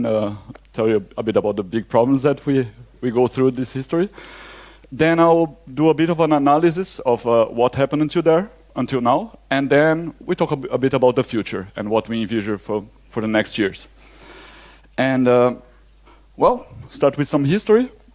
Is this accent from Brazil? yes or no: yes; Brazil; And I'm from Brazil, by the way.